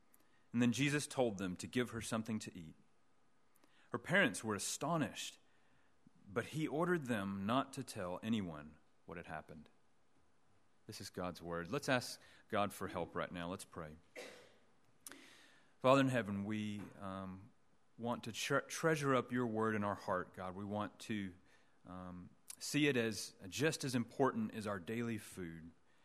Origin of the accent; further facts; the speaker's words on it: Arkansas, United States; now in Edinburgh, United Kingdom; I'm from the southern U.S. My home state is Arkansas. If you've ever been anywhere near there, you'll know that it's hot. It's a small place.